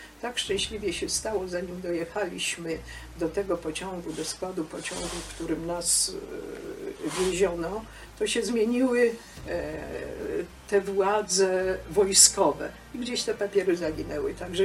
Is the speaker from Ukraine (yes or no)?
no; Vilnius County, Lithuania; pochodzę z okolic Wilna. Tam rodzice mieli spory majątek.